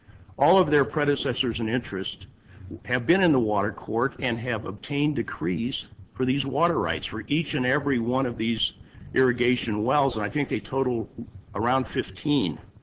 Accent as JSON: {"language": "English", "region": "California", "country": "United States", "said": "I'm from California, I'm not from Colorado"}